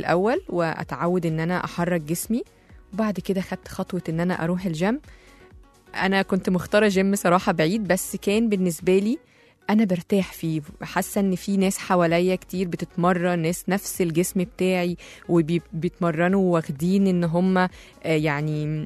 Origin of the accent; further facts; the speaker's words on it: Alexandria, Alexandria Governorate, Egypt; هنزل أمشي على البحر شوية بما إني اسكندرانية يعني